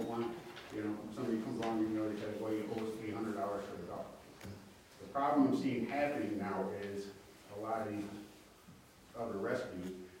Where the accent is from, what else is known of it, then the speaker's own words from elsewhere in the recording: Deerfield, United States; I grew up in Deerfield. I've been here since day one. I love this town